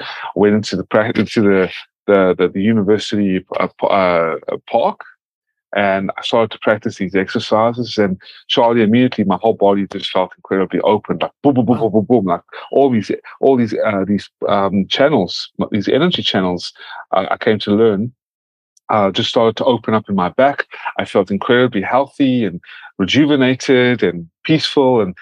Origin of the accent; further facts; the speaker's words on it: South Africa; now in United States; I am originally from South Africa. And then I moved to the States and I became an American citizen, first in my family